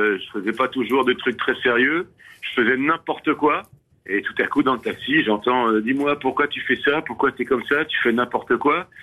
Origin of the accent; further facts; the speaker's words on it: Brussels, Belgium; now in France; Bah oui, je suis bruxellois